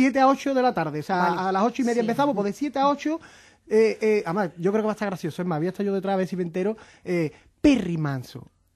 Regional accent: Jerez de la Frontera, Andalusia, Spain; soy de Jerez de la Frontera y yo aquí en Madrid yo necesito un ole de todo el público.

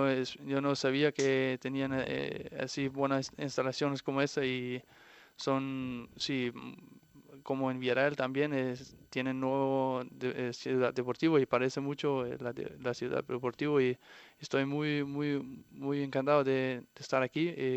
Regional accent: Denmark; Spanish is a second language; now in Spain; No, yo no soy un típico danés así nórdico. Yo creo que soy muy más del sur.

